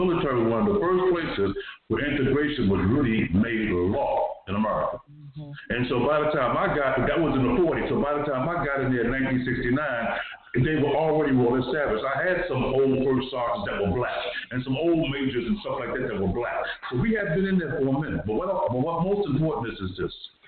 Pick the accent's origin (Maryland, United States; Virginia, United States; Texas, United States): Maryland, United States; Baltimore; I come from the hard streets of Baltimore City. I was born on Pennsylvania Avenue, lived on Pennsylvania Avenue a couple of times. All along Baker Street was my history, period.